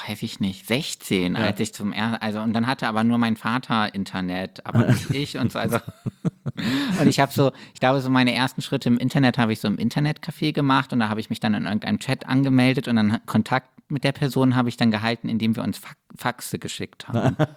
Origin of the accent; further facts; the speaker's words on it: Bremen, Germany; Also ich bin in Bremen geboren und aufgewachsen.